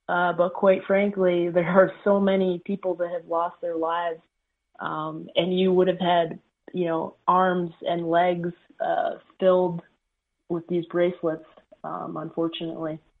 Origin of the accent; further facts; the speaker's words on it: Rochester, New York, United States; We're both from Rochester, New York.